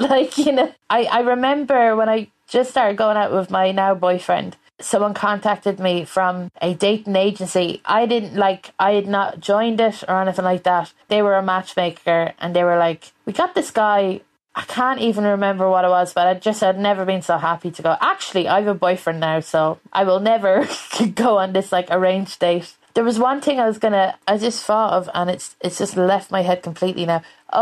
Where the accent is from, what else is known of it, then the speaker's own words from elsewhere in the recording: Leinster, Ireland; I'm from Westmead